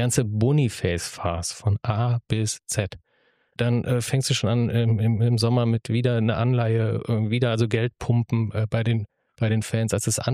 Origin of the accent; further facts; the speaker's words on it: Bremen, Germany; wo wir als Bremer oder Werder-Fan an sich immer so ein bisschen hingeschaut hat